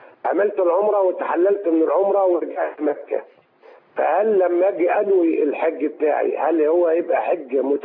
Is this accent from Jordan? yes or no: no; Egypt; انا من مصر وجيت للسعودية في زيارة.